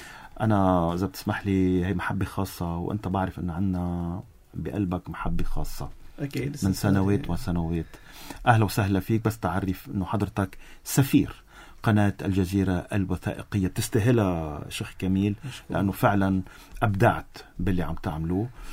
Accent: Lebanon; نحن لبنانيين

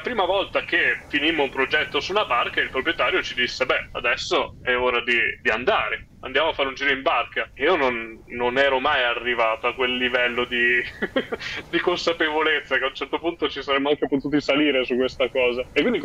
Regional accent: Umbria, Italy; io sono nato e cresciuto in Umbria e non c'è probabilmente un posto meno adeguato per le barche.

